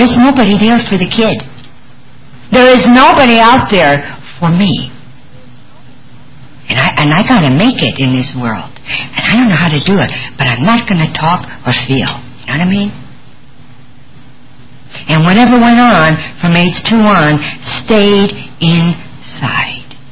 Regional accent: Los Gatos, California, United States; I grew up in Los Gatos in Santa Clara, and at age 3, I ran away from home for the first time

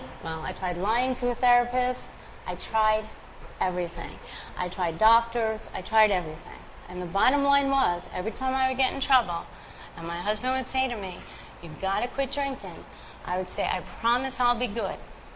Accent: Brooklyn, New York, United States; I tell you that I'm a real tough girl. You know, I grew up in Brooklyn.

